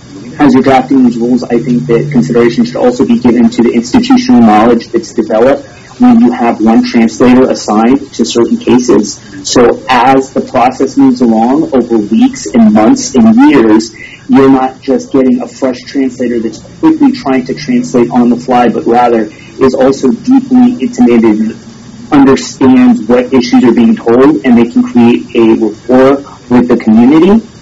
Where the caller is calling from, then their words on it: Houston, Texas, United States; I am calling in from Houston.